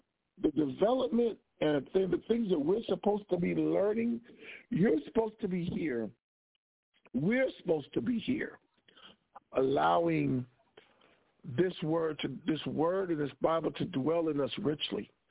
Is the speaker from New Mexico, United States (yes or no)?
yes; Albuquerque, New Mexico, United States; I was from Albuquerque. In the 90s, it was like I was in Albuquerque until about 94.